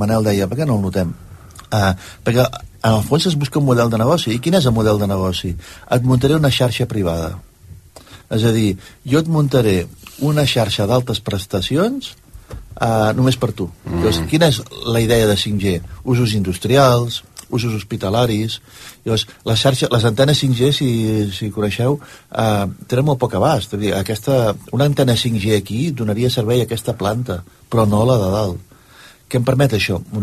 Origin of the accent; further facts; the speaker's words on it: Barcelona, Catalonia, Spain; jo com a empresari, quan vaig a Argentina o a Colòmbia o a Alemanya i dic que vinc de Barcelona